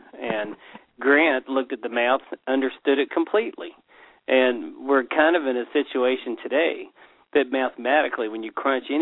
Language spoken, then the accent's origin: English; the South, United States; Well, being a Southerner, then I will actually bring up